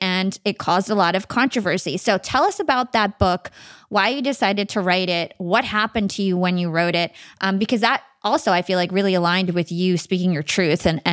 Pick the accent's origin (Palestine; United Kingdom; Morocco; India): Palestine; now in United States; really struck a chord with me because I'm Palestinian. All my listeners know I'm 100% Palestinian. I'm so American.